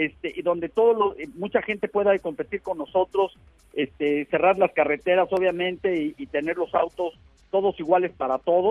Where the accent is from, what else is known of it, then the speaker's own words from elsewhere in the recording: Mexico; un Bochito en México, y poder manejar, tener mi independencia